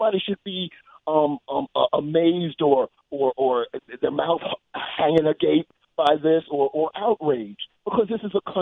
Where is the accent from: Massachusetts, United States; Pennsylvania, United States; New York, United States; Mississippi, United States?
Pennsylvania, United States; Philadelphia; I'm from Philly. I'm 61